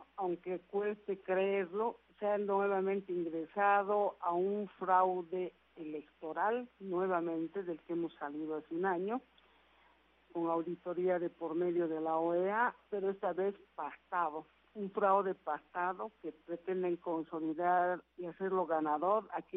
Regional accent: Bolivia; nosotros como bolivianos somos pocos, pero somos realmente opositores a todos los regímenes dictatoriales

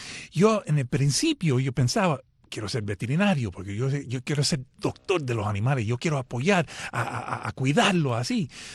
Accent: New York, United States; cuando yo era niño, creciendo en Nueva York

